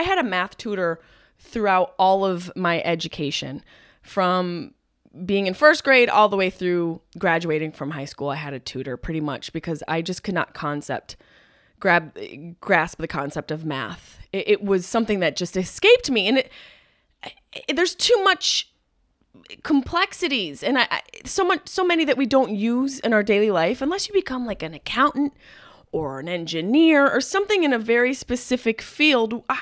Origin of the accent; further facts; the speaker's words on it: Syracuse, New York, United States; I'm from, Syracuse, you guys are like, okay, screw you. You don't know cold. Well, I know cold because I grew up on the East Coast. Technically upstate New York, but close to the East Coast.